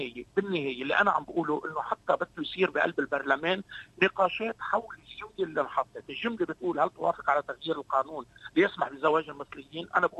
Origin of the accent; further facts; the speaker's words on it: Syria; يعني أنا سوري أنا ما بحب أقول my partner